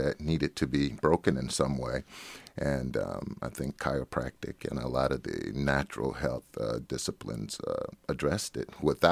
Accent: Chicago, Illinois, United States; now in Portland, United States; Well, I'm a transplant from Chicago. I practiced in Chicago for 12 years. And back in 2003, I came out to the Pacific Northwest, particularly Portland and the coast, for a visit.

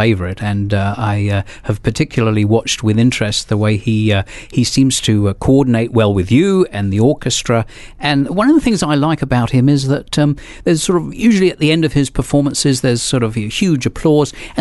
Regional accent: South East England, United Kingdom; who lived in the next village to where I grew up in Surrey, England.

